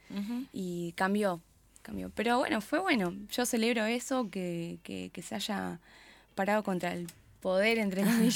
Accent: Campana, Buenos Aires Province, Argentina; Yo soy de Campana

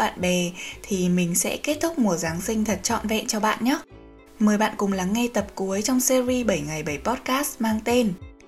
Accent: Hanoi, Vietnam; Mình sinh ra và lớn lên tại Hà Nội nên mình thực sự chưa trải qua cảm giác xa nhà cả năm

